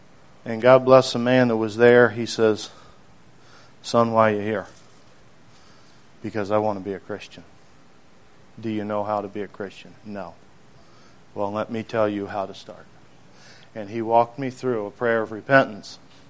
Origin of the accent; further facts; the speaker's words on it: Kentucky, United States; moved away; also born or lived in Maryland; I was born actually in Maryland, still south of the Mason-Dixon line. Okay? And I was about 5 years old. We moved into Kentucky. So that is where my memories really begin, is in Kentucky.